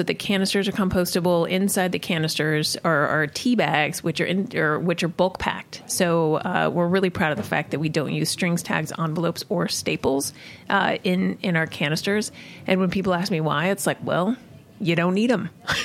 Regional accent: Rocky Mountains, United States; So, you know, I'm from the Rockies.

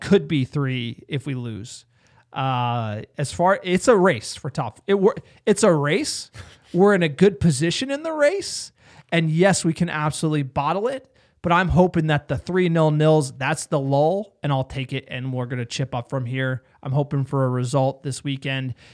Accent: United States; being an American in the States, you talk about sports

